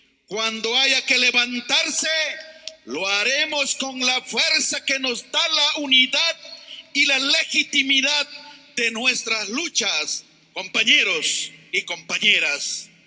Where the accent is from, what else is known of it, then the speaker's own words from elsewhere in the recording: Amazon, Ecuador; Vengo de la Amazonía, pero represento a todas las regiones de la costa, sierra y Amazonía.